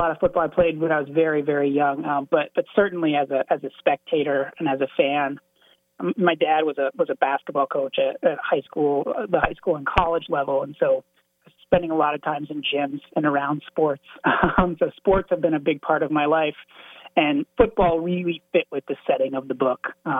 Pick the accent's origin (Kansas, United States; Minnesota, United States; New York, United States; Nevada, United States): Minnesota, United States; Winona; also born or lived in Appleton, Wisconsin; I was born in the Fox Cities of Wisconsin, Appleton, Wisconsin area. And my family moved to Winona, Minnesota when I was, I think, in middle school.